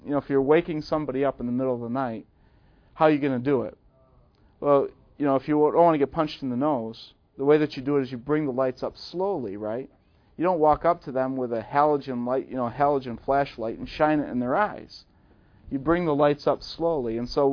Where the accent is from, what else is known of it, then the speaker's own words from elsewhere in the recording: Buffalo, New York, United States; now in Southern US; Down here in the South, I'm from Buffalo, New York, right? So in Buffalo, we're cold and we're cold-hearted